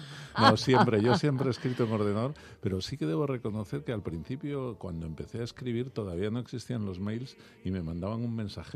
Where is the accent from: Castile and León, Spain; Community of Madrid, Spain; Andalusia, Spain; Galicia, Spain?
Community of Madrid, Spain; Madrid; also born or lived in Alicante; Sí, pero yo soy madrileño también. Lo que pasa es que nací en Alicante por casualidad, porque a mi madre se le adelantó el parto.